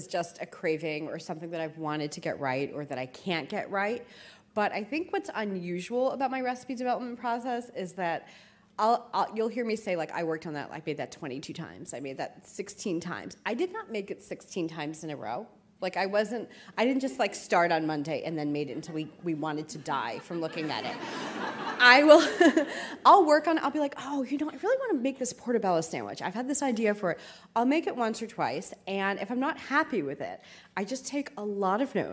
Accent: New Jersey, United States; Maybe I grew up in Central Jersey, so you know, there's like 50% fed from New York and 50% from Philly.

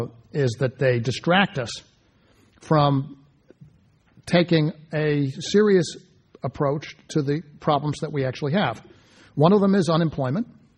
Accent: Texas, United States; I mean, I'm from Texas

